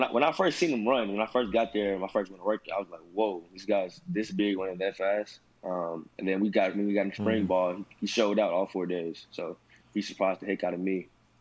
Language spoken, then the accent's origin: English; Houston, Texas, United States; now in Miami, United States; But I'm a Houston boy. I'm from Texas. I miss Whataburger every single day out there.